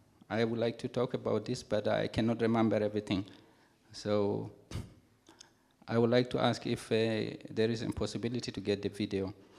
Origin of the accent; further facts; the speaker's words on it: Central African Republic; now in Israel; I'm from the Central African Republic, and I'm a refugee in Israel.